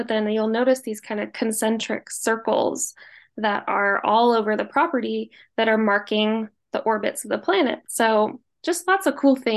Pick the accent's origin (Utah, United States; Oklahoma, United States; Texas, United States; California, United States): California, United States; Los Angeles; I grew up in Los Angeles, so I have been going to Griffith Observatory my whole life.